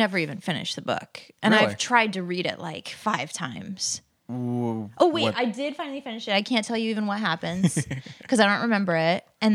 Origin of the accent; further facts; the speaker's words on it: Midwest, United States; Oh sure, I grew up, you know, with my grandma. I'm a Midwesterner, and I had a grandma who never cursed.